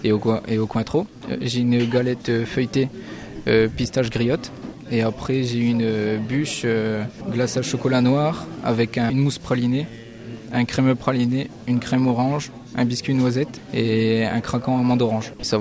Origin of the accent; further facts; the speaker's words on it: Dunkirk, Hauts-de-France, France; Moi, je viens de Dunkerque.